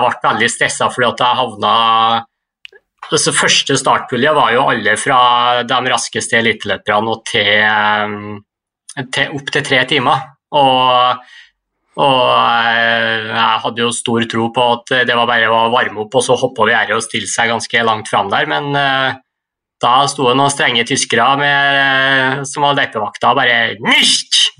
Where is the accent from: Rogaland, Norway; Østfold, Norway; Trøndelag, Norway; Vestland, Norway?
Trøndelag, Norway; jeg er glad jeg er trønder og kan bruke sokker i sandalene neste år.